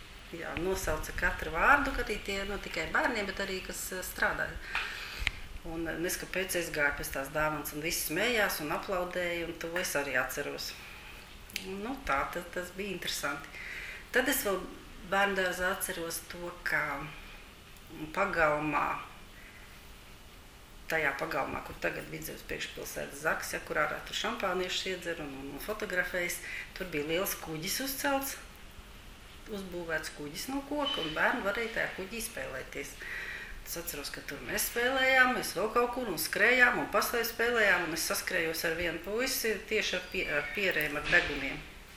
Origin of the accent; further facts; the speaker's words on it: Riga, Latvia; Un bērnības es pavadījis, kā arī visu skolas gads dzīvoju teikā, un arī bērnu dārzā, 18. Rīgas bērnu dārziņā, es gāju arī teikā